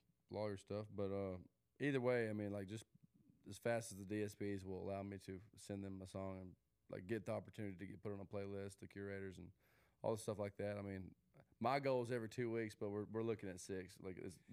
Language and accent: English; Manville, Tennessee, United States; Manville, Tennessee, which is about an hour and a half southeast of Nashville. I grew up on a tree farm, so I fell in love with the country sitting on a tractor, like seriously, like that.